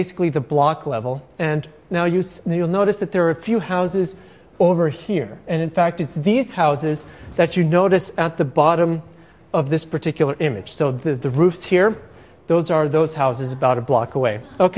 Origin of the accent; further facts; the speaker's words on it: El Paso, Texas, United States; I took this summer in my hometown of El Paso, Texas.